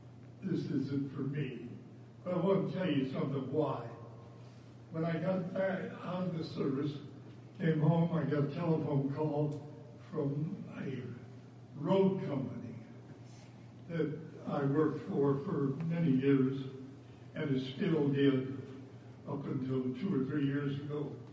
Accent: Denison, Texas, United States; When I was growing up in Denison, My whole life was athletics

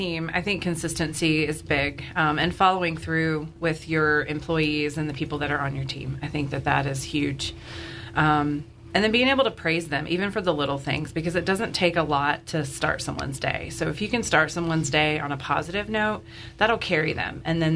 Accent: North Carolina, United States; now in Marshalltown, United States; So I'm actually from North Carolina. I just moved to Marshalltown about 2 months ago.

